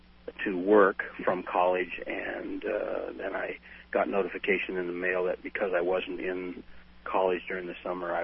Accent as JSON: {"language": "English", "town": "Riverside", "region": "California", "country": "United States", "tie": "born or raised there", "said": "I was raised by a single-parent mother, my half-brother and I, and a sister, and raised by a single parent with not too much education. I was raised on the kind of a poor side of town."}